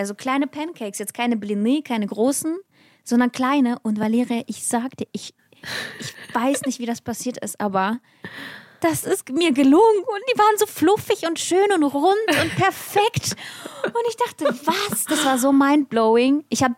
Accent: Russia; wenn ich als Russin nicht weiß, was ein russischer Pfannkuchen ist

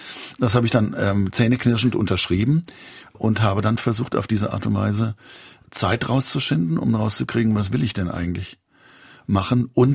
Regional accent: Hesse, Germany; ich bin in Hessen groß geworden

